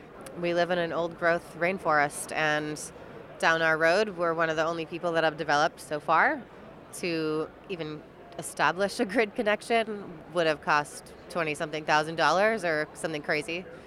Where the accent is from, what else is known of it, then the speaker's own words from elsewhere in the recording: Maine, United States; now in Hawaii, United States; I grew up in Maine, so I was running in the forest and by the sea all the time.